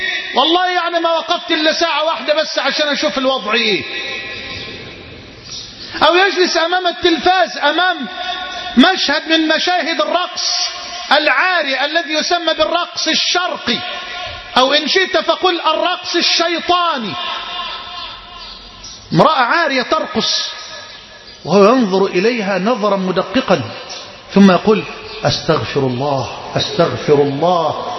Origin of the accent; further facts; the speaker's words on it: Egypt; اللهم اجعل بلدنا مصر أمنا أمانا سخاء رخاء